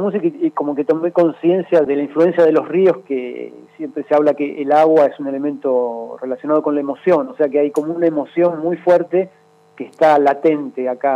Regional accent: Buenos Aires, Argentina; A mí me gusta mucho Buenos Aires, yo soy muy porteño, siempre viví toda mi vida acá

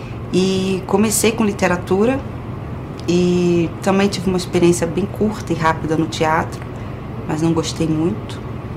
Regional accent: Rio de Janeiro, Brazil; Eu sou do Rio de Janeiro, nascida e criada lá.

